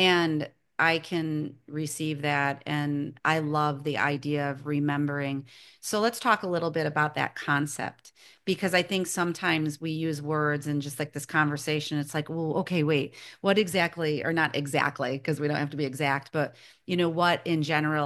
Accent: Midwest, United States; because I'm from the Midwest, so Midwestern winters

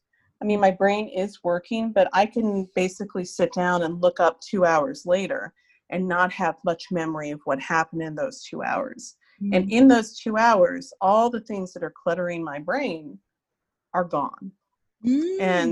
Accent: United States; now in Sweden; And right now, I'm an American, but right now I live outside of Stockholm because I have a Swedish husband and we have a daughter who is about to turn 11.

